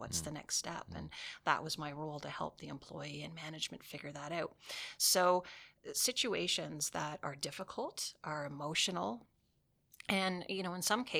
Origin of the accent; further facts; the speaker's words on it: Elmer, Quebec, Canada; I grew up on Quebec side in Elmer, so I've been within this region my entire life.